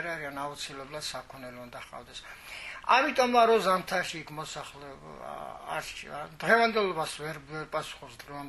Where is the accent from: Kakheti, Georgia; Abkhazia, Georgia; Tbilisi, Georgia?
Kakheti, Georgia; born there; ის გარემოს ძალიან არათქვი სადაც დავიბადე და სადაც ყველაზე მეტად მომწევს გული. მიუხედავად იმისა, რომ თუშეთში არის ახლა ინფორმაციის ვაკუუმი.